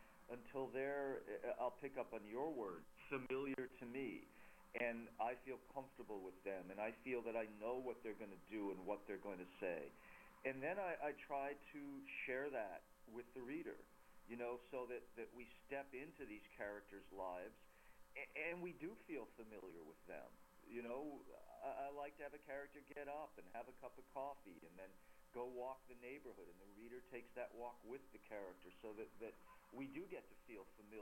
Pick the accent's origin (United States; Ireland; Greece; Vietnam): United States; Staten Island, New York; born there; You know, I was born on Staten Island in New York. This is a New York book. I've lived in and worked in New York on and off my whole life.